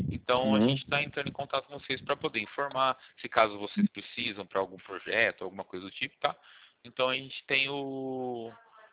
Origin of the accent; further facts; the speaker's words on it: Porto Ferreira, São Paulo, Brazil; eu sou de Porto Ferreira.